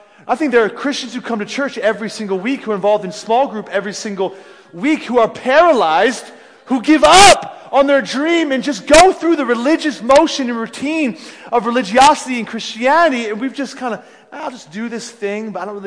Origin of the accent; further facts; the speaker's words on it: Philadelphia, Pennsylvania, United States; I grew up in Philadelphia. Now we live about 50 miles south of Cleveland, so there's Indians fans everywhere.